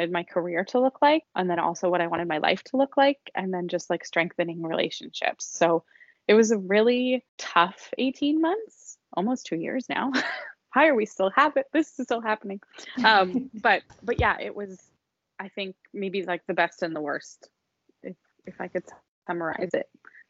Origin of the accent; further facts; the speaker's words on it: Canada; I think especially I'm Canadian, so you know, we feel like it's kind of close